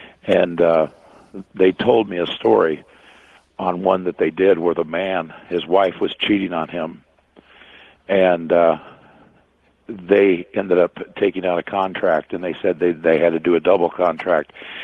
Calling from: Des Moines, Iowa, United States; I'm calling from just outside of Des Moines, Iowa.

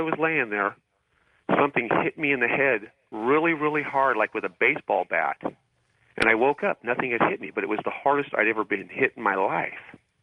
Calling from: Clovis, California, United States; I'm calling from Clovis, California.

